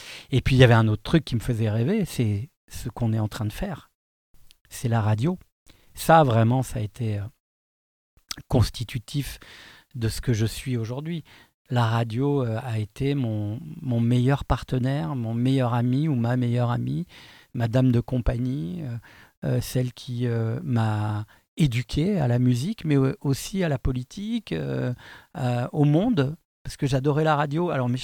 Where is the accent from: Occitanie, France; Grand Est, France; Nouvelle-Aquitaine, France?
Nouvelle-Aquitaine, France; Pau; born there; also born or lived in Grenoble / Avignon / Le Puy-en-Velay; Alors, je suis né à Pau, vous avez tout à fait raison, mais je n'ai pas grandi à Pau parce que mes parents déménageaient en fait tous les 4-5 ans.